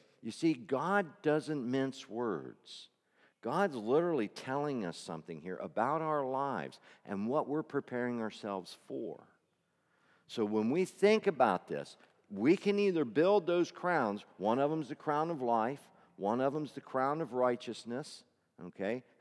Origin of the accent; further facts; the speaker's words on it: Glen Rock, Pennsylvania, United States; Because I am … from Glen Rock, Pennsylvania, the son